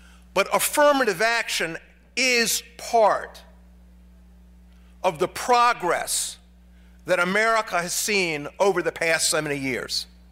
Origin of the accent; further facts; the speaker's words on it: Columbia, South Carolina, United States; born there; And indeed, I was born in Columbia, South Carolina.